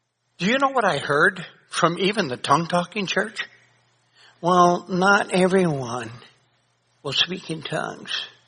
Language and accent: English; McKinney, Texas, United States; born there; I was born on North Street in McKinney, Texas in the VVVM.